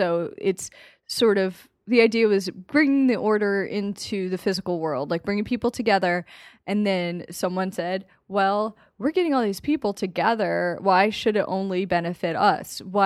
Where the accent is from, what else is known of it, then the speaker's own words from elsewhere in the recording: Philadelphia, Pennsylvania, United States; Come true. My hometown, my favorite place. I'm doing my event there.